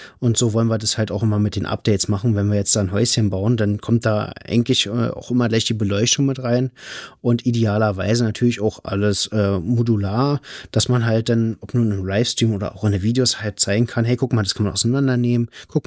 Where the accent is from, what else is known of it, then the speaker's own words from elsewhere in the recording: Berlin, Germany; Und wir kommen ja aus Berlin, aus Südost-Berlin. Und da gibt es, ich sag mal, an der Grenze gibt es da so ein kleines Dörfchen, in Anführungszeichen. Das nennt sich Bohnsdorf.